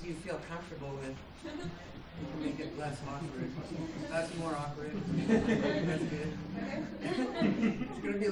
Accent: Baltimore, Maryland, United States; I'm from Baltimore. This is my third show here.

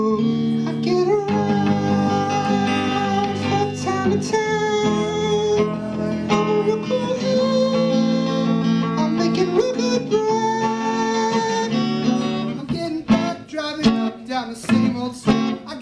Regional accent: California, United States; I'm from Humboldt County.

